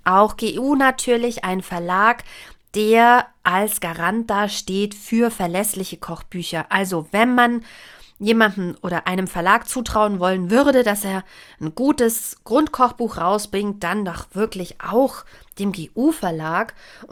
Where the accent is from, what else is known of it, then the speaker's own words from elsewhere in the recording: Bavaria, Germany; born there; Ich bin ja gebürtige Bayerin.